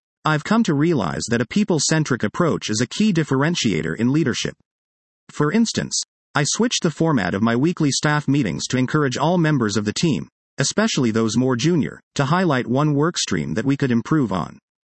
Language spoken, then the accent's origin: English; Iran; moved away; also born or lived in Mexico / United States; Growing up in Iran and having lived in Mexico in the US